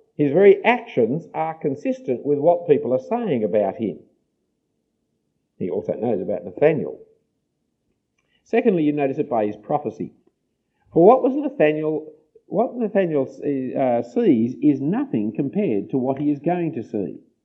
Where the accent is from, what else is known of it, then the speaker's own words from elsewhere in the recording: Australia; But I guess as an Australian, if someone said that to me, I'd be saying, well, what do you know about me?